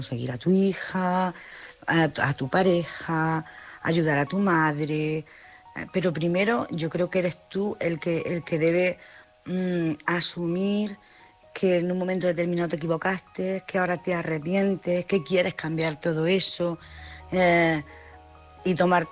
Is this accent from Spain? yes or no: yes; Jaén, Andalusia, Spain; soy de Jaén.